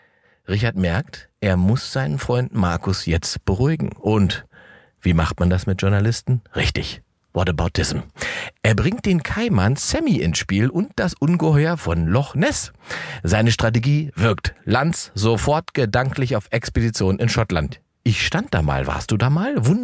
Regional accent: East Germany, Germany; Und da mische ich mich als Ossi gerne mal mit ein, denn wir Ossis sind schon zu allem erklärt worden.

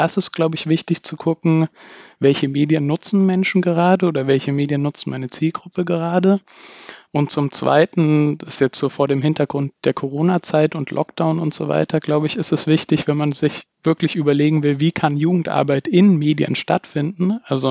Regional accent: Altdorf, Bavaria, Germany; Ich komme ursprünglich aus dem Dekanatsbezirk Altdorf in Bayern, bei Nürnberg

